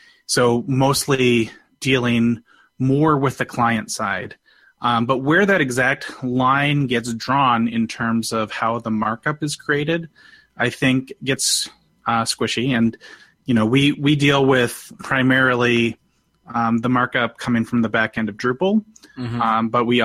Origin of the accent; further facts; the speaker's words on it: Minneapolis, Minnesota, United States; It's fighting words to say I'm from Minneapolis.